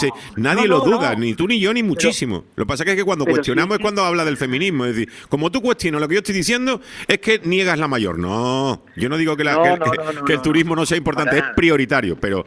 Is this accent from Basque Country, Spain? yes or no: no; Seville, Andalusia, Spain; born there; moved away as an adult; no te olvides que yo nací en Sevilla y vine aquí con 25 años